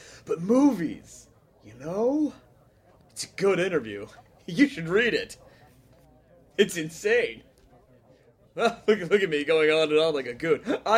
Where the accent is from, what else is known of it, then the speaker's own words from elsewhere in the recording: San Diego, California, United States; The minute I hear there was a con in my hometown, like, finally. I mean, we're so lucky you moved out here to San Diego.